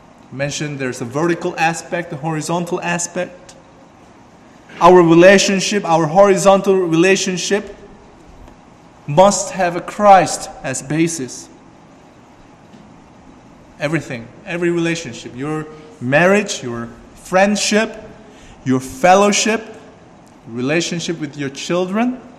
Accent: South Korea; You know, I'm not proud to say this, but in the ancient days, my home country in South Korea, or China and Korea, you know, the Chinese or Korean men, they did not cut their hairs.

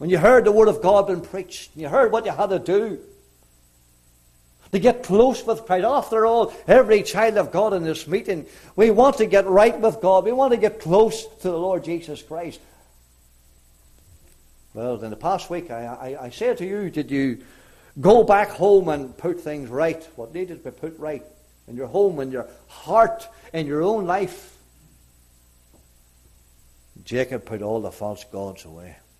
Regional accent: Northern Ireland, United Kingdom; Even though I'm from Northern Ireland

